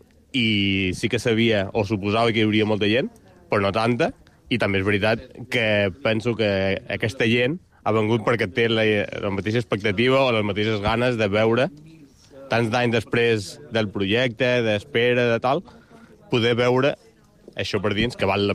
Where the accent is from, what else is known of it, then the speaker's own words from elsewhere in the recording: Ibiza, Balearic Islands, Spain; Jo sóc d'aquí, sóc d'Ivissenc